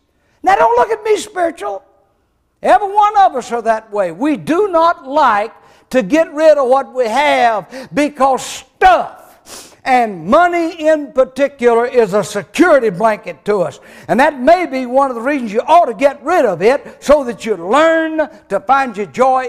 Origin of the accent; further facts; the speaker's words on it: Arkansas, United States; When I was a boy growing up in South Arkansas, there was 8 of us boys.